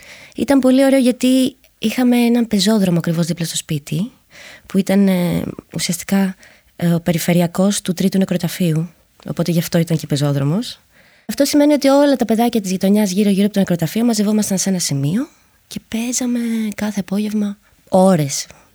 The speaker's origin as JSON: {"language": "Greek", "town": "Nikaia", "region": "Attica", "country": "Greece", "tie": "born or raised there", "said": "Μεγάλωσα στη Νίκαια. Ήταν το σπίτι που είχε φτιάξει ο παππούς μου, ο μπαμπάς της μαμάς μου. Οπότε ζούσαμε με τη γιαγιά και τον παππού"}